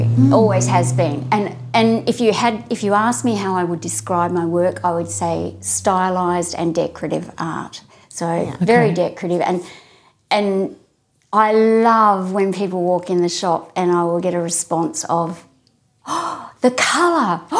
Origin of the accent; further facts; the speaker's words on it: Adelaide, South Australia, Australia; because I grew up in Adelaide